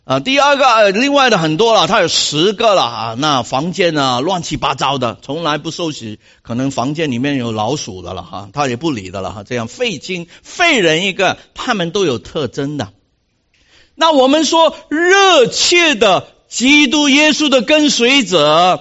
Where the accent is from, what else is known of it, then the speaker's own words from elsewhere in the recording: China; 所以我们中国人很明白这个道理，老外常常都不明白